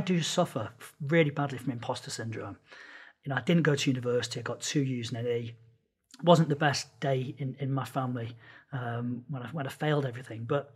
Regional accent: Manchester, North West England, United Kingdom; born there; I was born in Manchester.

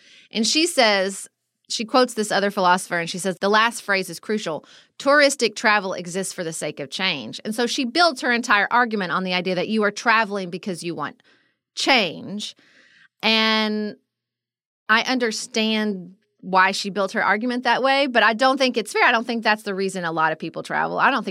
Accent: United States; Well, not surprisingly, as an American who travels, I felt a little defensive in this piece

